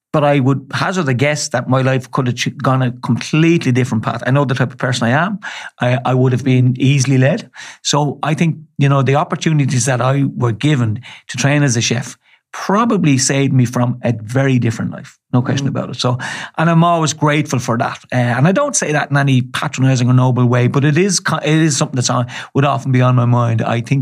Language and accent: English; Dublin, Leinster, Ireland; I grew up in the Liberties. In James Street.